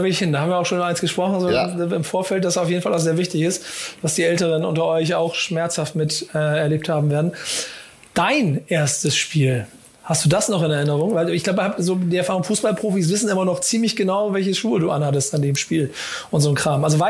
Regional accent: Hamburg, Germany; Und ich bin ja selber Hamburger

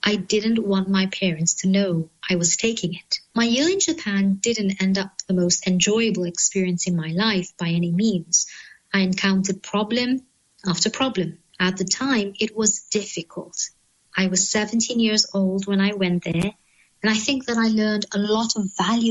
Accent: Australia; born there; I was born in 1978 in Australia, was Christian and raised Christian.

